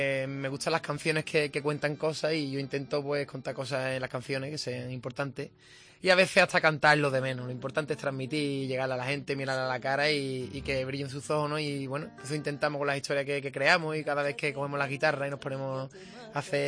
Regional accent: Cádiz, Andalusia, Spain; Empecé jovencito, yo con 10 años me gustaba mucho la chirigota y el carnaval, como buen gaditano.

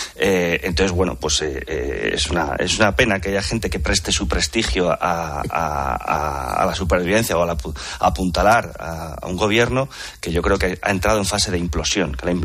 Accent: Spain; somos ciudadanos españoles

